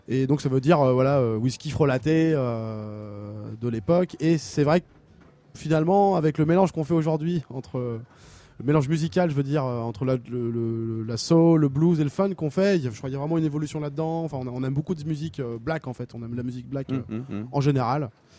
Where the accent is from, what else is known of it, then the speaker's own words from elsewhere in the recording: Nantes, Pays de la Loire, France; De Nantes.